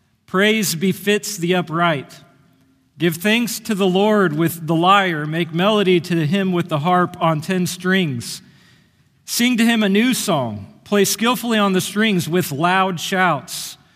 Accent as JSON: {"language": "English", "country": "United States", "tie": "born or raised there", "said": "I grew up near Kansas City. I've been to a lot of Chiefs games since moving to Oklahoma 8 years ago."}